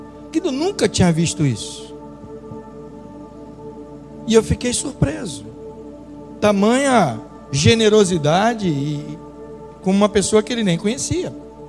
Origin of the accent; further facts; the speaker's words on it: Rio de Janeiro, Brazil; A gente tinha... carioca tem ranço com paulista, sempre teve, né? Aí o paulista, sabendo que a gente é carioca, às vezes mandava você para o endereço errado.